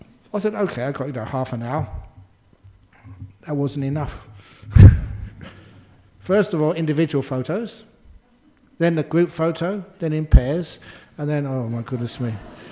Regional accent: Australia; And I replied, "Oh, I am from Australia."

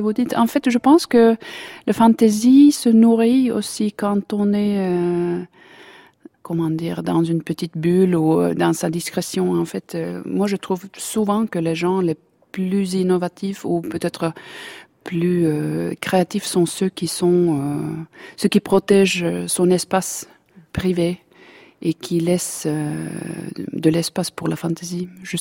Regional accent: Helsinki, Uusimaa, Finland; En fait, j'ai grandi à Helsinki et j'ai fait beaucoup d'études dans les pays différents. Et je suis revenue à Helsinki

